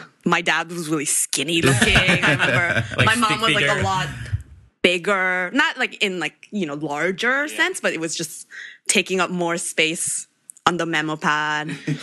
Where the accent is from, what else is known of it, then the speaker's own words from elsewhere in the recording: South Korea; I grew up in Korea where, you know, people say, oh, you should go do things that would, you know, make you comfortable in the future.